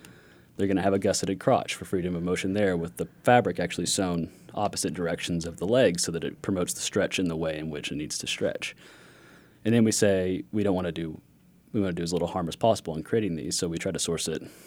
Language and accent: English; Arkansas, United States; growing up in Arkansas as an outdoorsman basically my whole life, I grew up camping, hiking, backpacking